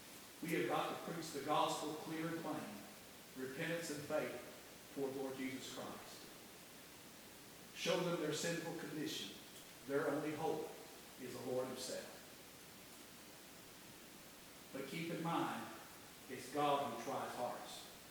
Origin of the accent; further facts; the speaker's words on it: Oklahoma, United States; born there; I was born in Tallahassee, Oklahoma, where there were gospel churches.